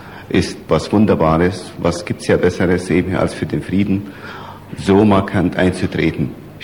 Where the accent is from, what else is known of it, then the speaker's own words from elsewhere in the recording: Chemnitz, Saxony, Germany; Ich bin Chemnitzer, er ist Chemnitzer, das eint uns alle.